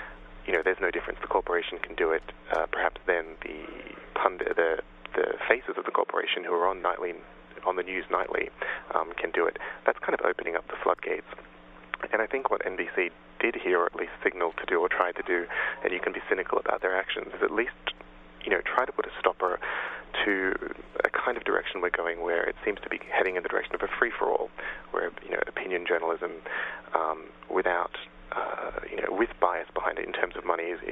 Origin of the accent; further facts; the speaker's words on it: Australia; I come from a different media background, I'm from Australia